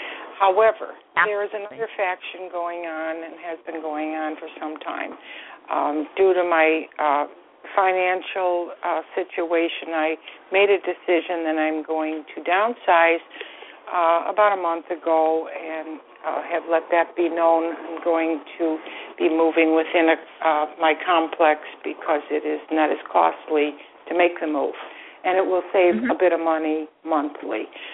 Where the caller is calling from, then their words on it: Florida, United States; I'm calling you from Florida.